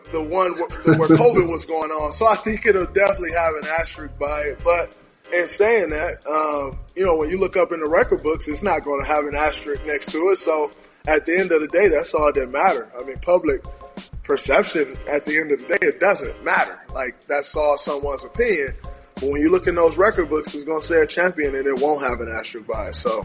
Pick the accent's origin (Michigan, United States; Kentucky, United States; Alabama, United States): Michigan, United States; Saginaw; And, you know, I'm from Saginaw. You grow up on the basketball court. That's what you do. You talk junk. That's just a way of life, the way we grew up.